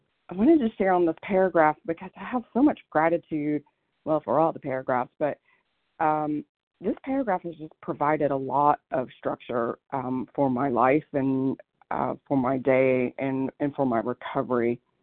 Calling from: Corvallis, Oregon, United States; I'm calling from Corvallis, Oregon

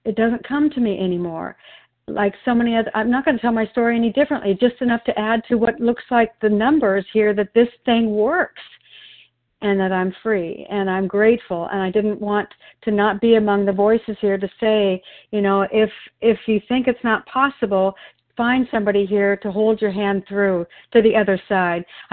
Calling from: Oregon, United States; I'm calling in from Oregon.

